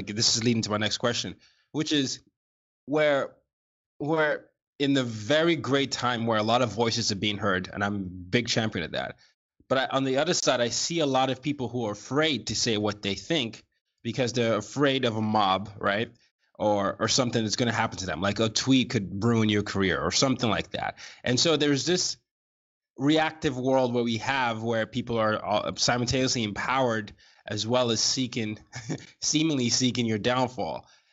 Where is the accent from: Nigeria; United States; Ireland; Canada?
Nigeria; an American international school before going back to Nigeria, I went through this pendulum swing of being too Nigerian to not being Nigerian enough when I got back to Nigeria.